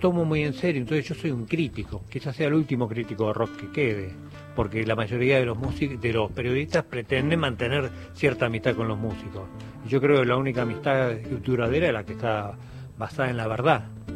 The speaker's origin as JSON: {"language": "Spanish", "region": "Buenos Aires", "country": "Argentina", "tie": "born or raised there", "also_born_or_lived": "Ramón Mejía", "said": "Yo nací en Ramón Mejía, viví en Buenos Aires, en Flores, casi toda mi vida, por lo menos hasta los 26 años, después ya más para el lado de Palermo, siempre anduve rondando, merodeando el área, como quien dice."}